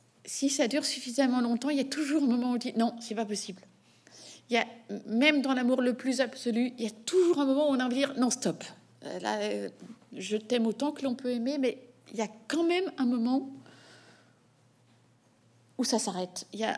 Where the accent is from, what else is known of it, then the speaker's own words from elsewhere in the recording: Belgium; Je suis belge, je suis une brute. La Belgique est un pays extrêmement paradoxal.